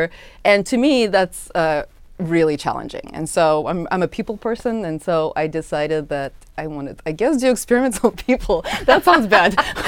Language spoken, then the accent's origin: English; Moscow, Russia; now in United States; So I grew up in Moscow, Russia, back before the Soviet Union broke apart.